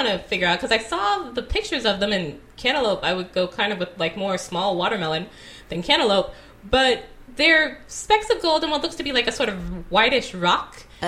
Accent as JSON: {"language": "English", "region": "California", "country": "United States", "said": "I'm from California, I learned the whole California history about Golden State"}